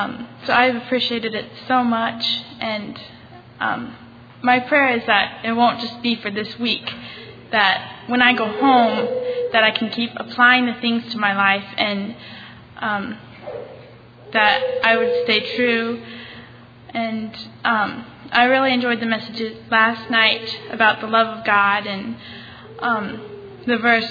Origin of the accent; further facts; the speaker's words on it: Iowa, United States; I'm from Iowa.